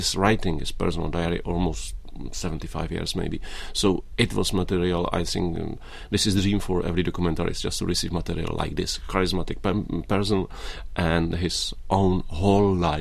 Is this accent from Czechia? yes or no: yes; Czechia; They've been asking, where are you from? I said, from Czech Republic.